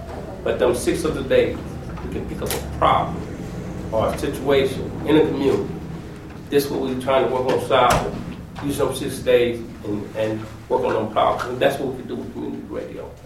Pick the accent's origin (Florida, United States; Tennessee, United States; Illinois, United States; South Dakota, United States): Illinois, United States; Champaign; I'm from Champaign, Illinois.